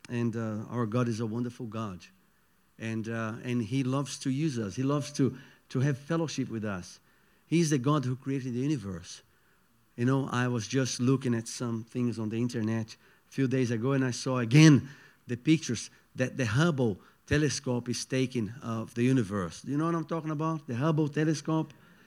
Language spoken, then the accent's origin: English; Brazil; English is a second language; I come from Brazil, so Brazilians are like that, right?